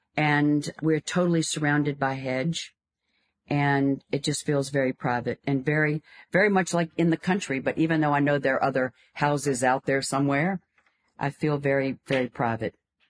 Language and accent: English; Richmond, Virginia, United States; I was born and raised in Richmond, and I now have family in Charlottesville.